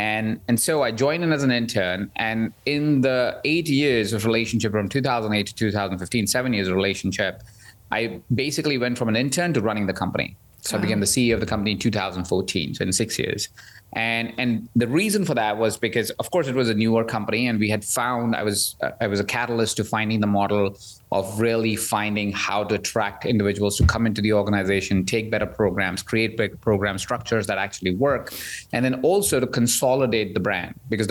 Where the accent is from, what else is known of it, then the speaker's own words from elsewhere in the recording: India; born there; I was born in India.